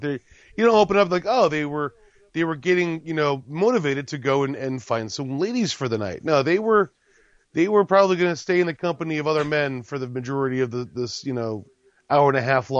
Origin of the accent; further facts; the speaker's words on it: Pennsylvania, United States; Growing up in Pennsylvania, in Pennsylvania Dutch country, I knew of other metalheads